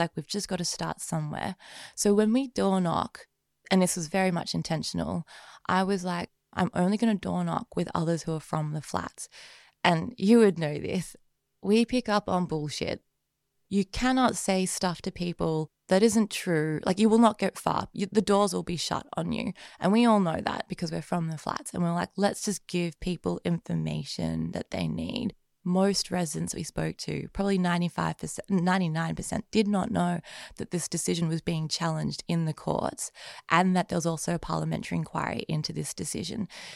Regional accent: Melbourne, Victoria, Australia; Growing up in Carlton fundamentally has shaped who I am today, and I think it'll continue to shape me for the rest of my life. Born and raised on the Carlton Estate

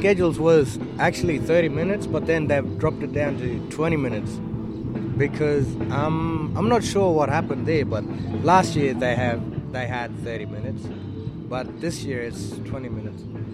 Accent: Hermannsburg, Northern Territory, Australia; Well, for me, as I was growing up in the Hermansburg community, first band was

